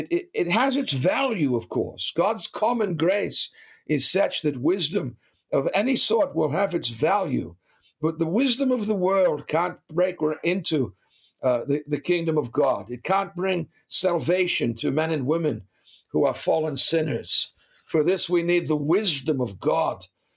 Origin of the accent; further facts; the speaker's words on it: Boston, Massachusetts, United States; My mother did this with talk radio as I was growing up in Boston.